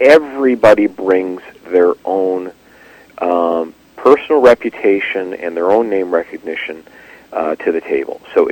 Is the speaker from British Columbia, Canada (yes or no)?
yes; Vancouver, British Columbia, Canada; I've lived all over the city. I grew up in the Killarney area. I've lived in the West Side. I lived in Douglas Park, where I owned my first home, a townhome with my wife. We moved into Fraser, Fraser Street neighborhood